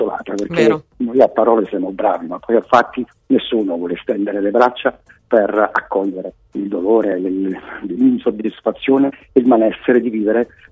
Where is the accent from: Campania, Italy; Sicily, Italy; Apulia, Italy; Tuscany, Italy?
Campania, Italy; Naples; io vengo da Napoli dove è un po' più difficile prevaricare